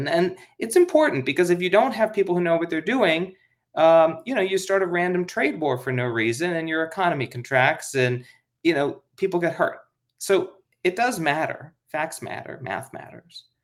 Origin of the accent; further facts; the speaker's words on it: Minnesota, United States; Look, I'm from Minnesota.